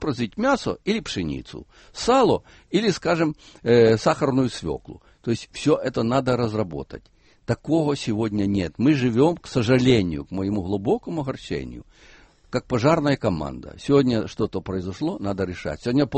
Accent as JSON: {"language": "Russian", "country": "Ukraine", "said": "Я, как украинец, хочу сегодня и буду хотеть всю жизнь жить в своем государстве"}